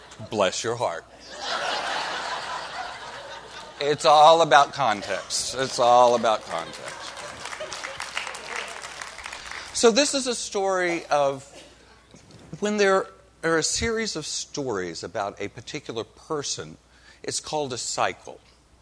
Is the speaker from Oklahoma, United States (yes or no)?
yes; Oklahoma, United States; And Annette calls me a Southern boy. And I go, "I'm from Oklahoma. It's not really the South."